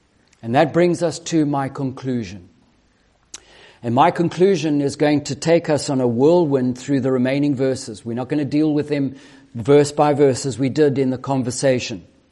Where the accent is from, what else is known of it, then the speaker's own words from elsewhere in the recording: Zimbabwe; As a farmer's boy growing up in Zimbabwe, I can tell you, having grown winter wheat and all of those other things.